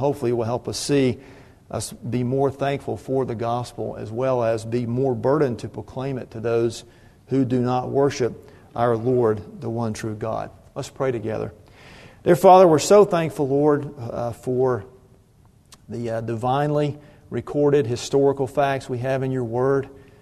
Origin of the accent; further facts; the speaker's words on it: Georgia, United States; I grew up outside of Atlanta, and so with being from Atlanta, you grow up knowing a lot of Civil War history.